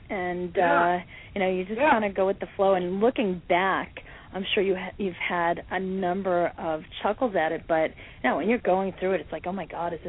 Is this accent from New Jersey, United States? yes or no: no; New York, United States; I'm a little biased because I am from New York